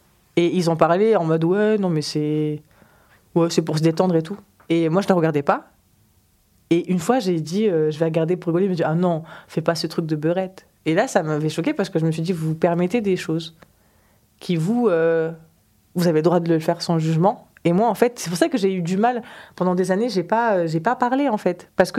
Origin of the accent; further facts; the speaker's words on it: South, France; accent: southern French; Et c'est là où j'ai perdu mon accent du sud.